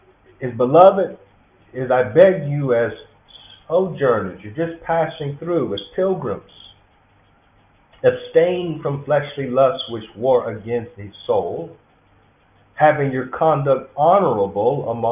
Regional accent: South Africa; If I have a vote and I'm South African, I'm going to vote for

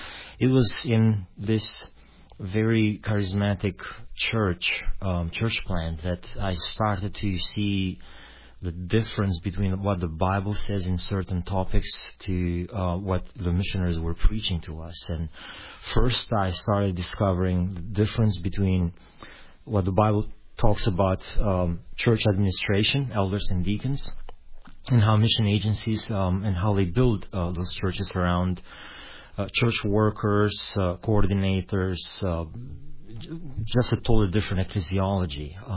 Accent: Albania; born there; English is a second language; I was born in Albanian. I was born in 71, born during the communist regime. Both on my parents' sides, they came from dissident families. I never heard about Christ. It came from Eastern Orthodox families.

